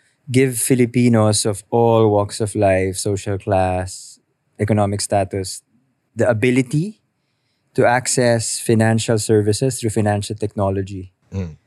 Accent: Hong Kong; I grew up in Hong Kong.

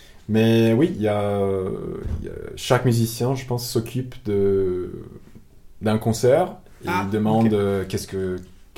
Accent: United States; French is a second language; en tant qu'Américain, j'étais logé à la Fondation des États-Unis.

